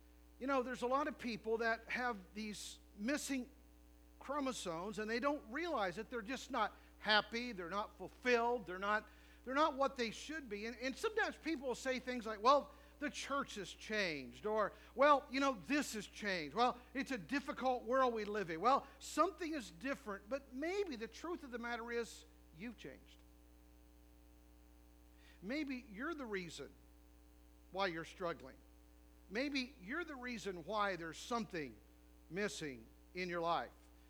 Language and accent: English; West Virginia, United States; You know, when I was a kid growing up in West Virginia, we had this kid in our class